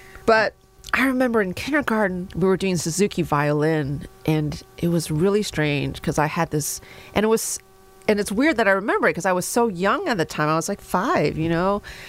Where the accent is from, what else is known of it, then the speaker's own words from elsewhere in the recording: Houston, Texas, United States; born there; also born or lived in Columbus, Ohio; But she followed him out here, and I was born in Houston, Texas, not too much longer after. And we lived in Columbus, Ohio for a few years, actually